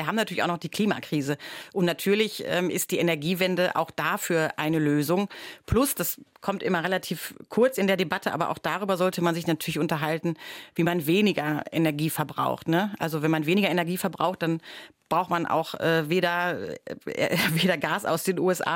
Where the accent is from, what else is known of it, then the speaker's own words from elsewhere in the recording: North Rhine-Westphalia, Germany; Ich komme aus dem Ruhrpott.